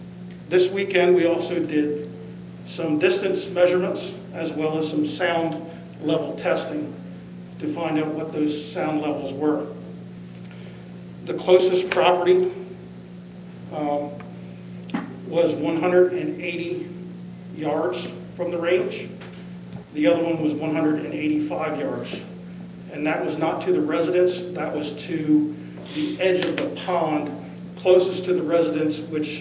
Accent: Lewes, Delaware, United States; I'm a lifelong Sussex County resident. Growing up outside of Lewis and now living outside of Milton.

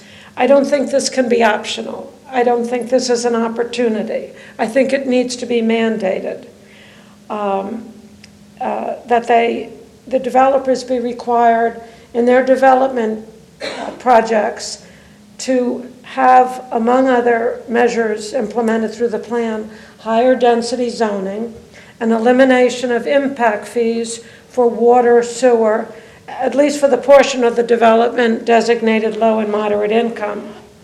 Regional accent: New York, United States; now in Rehoboth Beach, United States; I was raised on Long Island, arriving there in the early 50s, when it bore a great deal of resemblance to what I found down here in Sussex.

